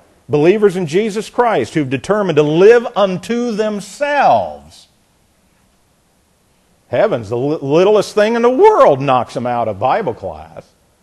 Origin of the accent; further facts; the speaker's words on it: Indiana, United States; You know, I came down here from Indiana.